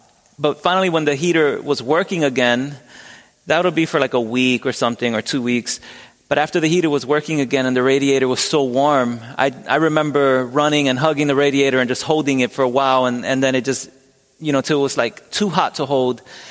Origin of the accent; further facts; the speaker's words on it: Philadelphia, Pennsylvania, United States; I grew up in North Philadelphia. I'm Puerto Rican. My family comes from Puerto Rico, but I was born in Philly.